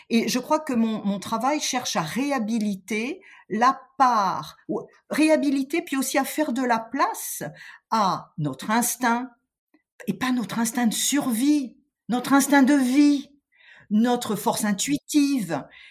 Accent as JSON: {"language": "French", "region": "Grand Est", "country": "France", "tie": "born there", "said": "je suis née en Alsace, hein, je suis bien française quand même"}